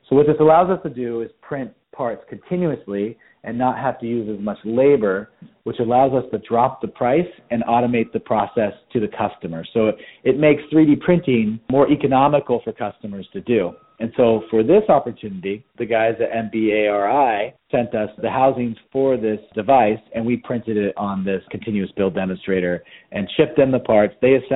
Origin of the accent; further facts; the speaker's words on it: San Diego, California, United States; I grew up in San Diego surfing as a kid